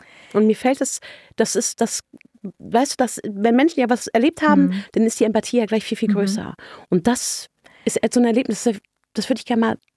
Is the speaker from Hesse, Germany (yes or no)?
no; Brandenburg, Germany; wenn ich sage, ich komme aus der Uckermark, werde ich immer gefragt, wie gehe ich denn mit den Dörflern? Und ich sage, ich bin auch ein Dörfler.